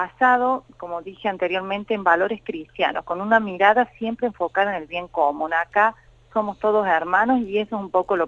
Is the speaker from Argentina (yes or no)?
yes; Córdoba, Argentina; now in Tucumán, Argentina; Yo soy cordobesa y vivo en Tucumán.